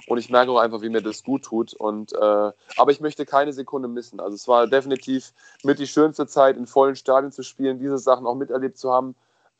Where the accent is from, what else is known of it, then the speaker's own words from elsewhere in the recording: Kaiserslautern, Rhineland-Palatinate, Germany; Regionalligist hier in der Nähe von meiner Heimat, Kaiserslautern